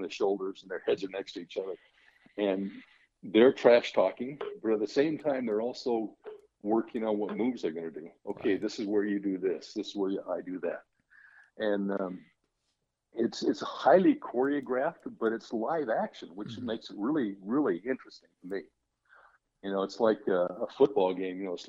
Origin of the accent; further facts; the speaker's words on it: Salt Lake City, Utah, United States; well, it's funny because I grew up in Salt Lake City.